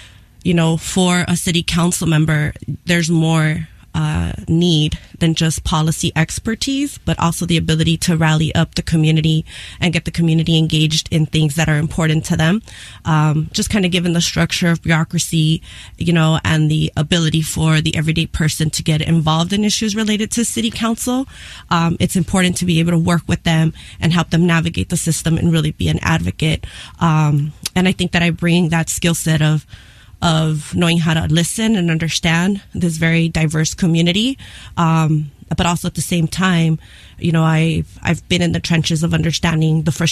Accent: Van Nuys, California, United States; born there; But I was born in Van Nuys.

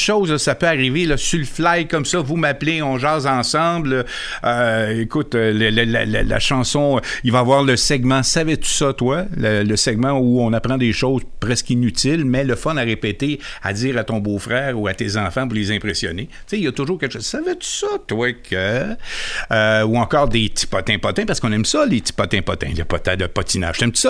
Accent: Saint-Hyacinthe, Quebec, Canada; je suis natif de Saint-Hyacinthe.

